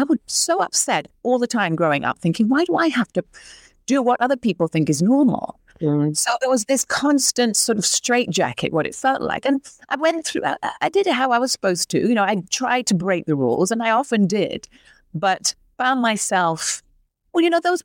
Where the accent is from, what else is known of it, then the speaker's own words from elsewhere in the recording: England, United Kingdom; What came with that big family, traditional family, seaside town where I grew up in England